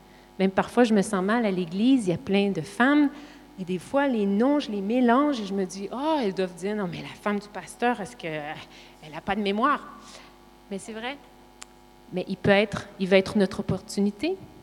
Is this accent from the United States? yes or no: no; Quebec, Canada; accent: Quebec French; parce que moi, j'ai un accent québécois, et elle a un accent suisse.